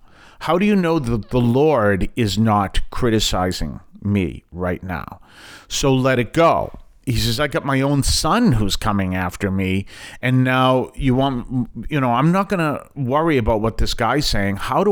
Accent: Boston, Massachusetts, United States; accent: Boston; Pardon my Boston accent there. Not that there's a problem with a Boston accent in Boston.

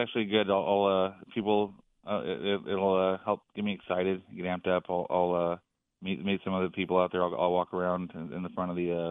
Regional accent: California, United States; Because I was from California. I'm from California.

